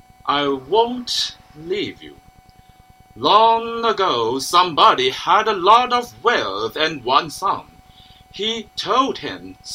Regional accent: Taiwan; English is a second language; Welcome to the Anataxis and Anamorphosis. … from Taiwan.

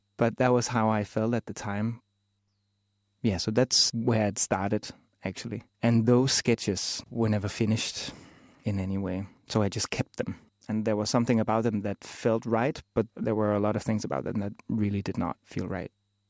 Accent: Copenhagen, Capital Region of Denmark, Denmark; I'm from Copenhagen, Denmark.

